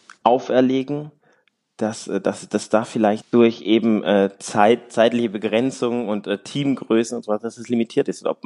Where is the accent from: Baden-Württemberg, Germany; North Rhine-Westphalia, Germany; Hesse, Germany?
Baden-Württemberg, Germany; Also ich komme aus dem Schwarzwald, Schwarzwälder Jung.